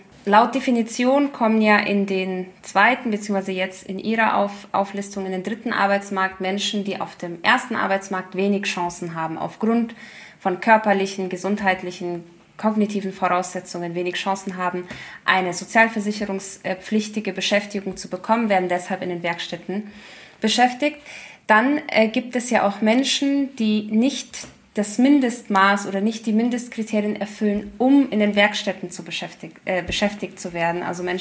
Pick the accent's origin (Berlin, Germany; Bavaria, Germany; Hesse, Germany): Bavaria, Germany; Munich; Ich bin selber aus München